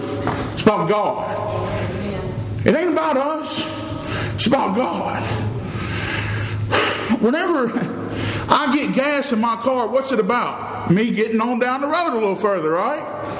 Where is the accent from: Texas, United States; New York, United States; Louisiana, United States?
Louisiana, United States; We eat them back home. Like he said, I'm from Louisiana.